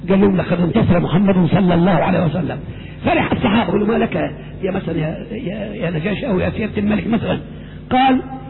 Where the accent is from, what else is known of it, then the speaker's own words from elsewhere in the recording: Egypt; ده مشهور عندنا في مصر حتى